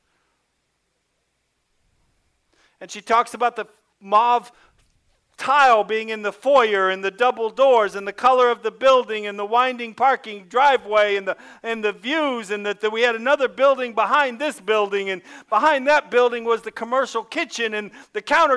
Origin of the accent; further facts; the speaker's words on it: Ohio, United States; I'm in Ohio looking for churches. Thinking, that's my home state. I'll go to Ohio and get me a church.